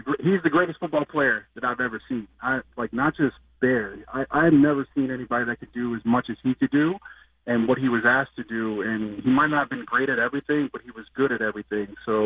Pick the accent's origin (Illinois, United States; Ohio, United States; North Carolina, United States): Illinois, United States; Arlington Heights; because as a kid growing up in Arlington Heights, I was mad at him because he wasn't around enough in the summer times.